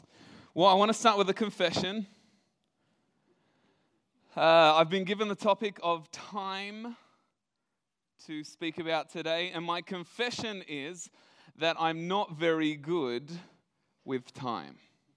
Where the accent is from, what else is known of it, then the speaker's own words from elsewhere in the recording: Australia; I'm the youngest child, I'm Australian